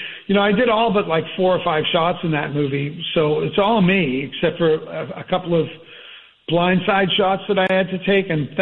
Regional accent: New England, United States; I'm from New England

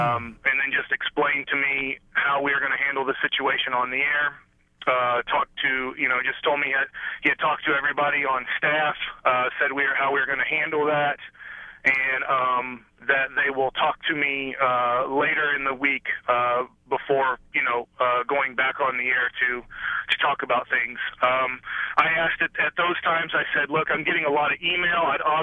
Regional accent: Duncanville, Texas, United States; I grew up in Duncanville High School. I grew up in Duncanville.

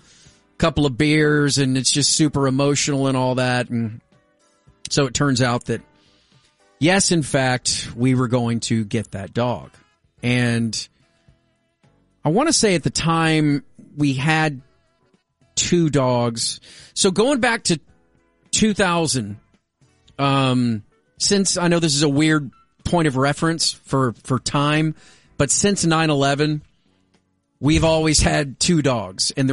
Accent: Arlington, Texas, United States; a couple of my buddies from Lake Highlands were there. And one of my friends that I grew up with in Arlington was there.

